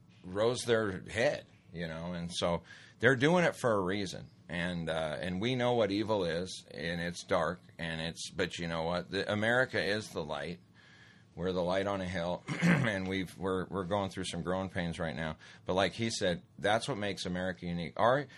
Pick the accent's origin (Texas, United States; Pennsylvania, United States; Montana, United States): Montana, United States; Great Falls; I grew up in Great Falls, Montana, with Malmstrom Air Force Base.